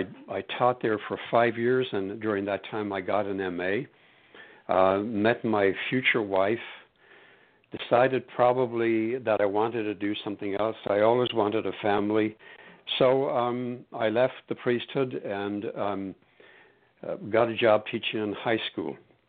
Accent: Ireland; I grew up in Ireland, as I think you knew. spent my early years there. I grew up in a small little town

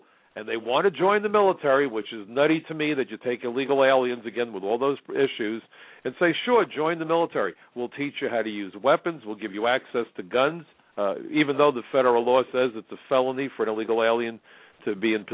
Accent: New York City, New York, United States; I'm a New Yorker. On 9/11, the ashes landed on my home.

